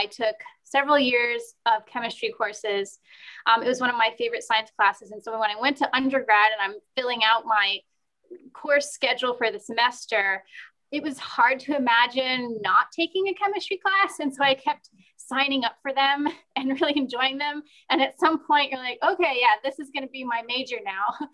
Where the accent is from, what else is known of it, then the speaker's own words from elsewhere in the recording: Virginia, United States; I grew up in Northern Virginia.